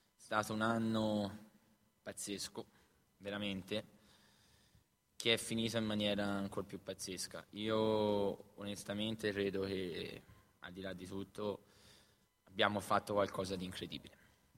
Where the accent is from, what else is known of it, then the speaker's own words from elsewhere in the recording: Siena, Tuscany, Italy; per me, che sono senese, che sia nella mia città, una città che non ho bisogno che mi rimanga nel cuore e che non mi ha adottato, perché ci sono nato, ci sono cresciuto, ho la mia famiglia e i miei amici.